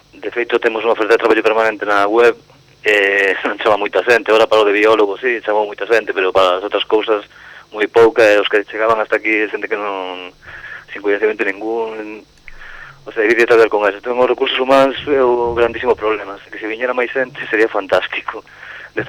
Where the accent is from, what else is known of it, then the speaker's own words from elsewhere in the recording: A Coruña, Galicia, Spain; Son de Coruña, nací en Coruña.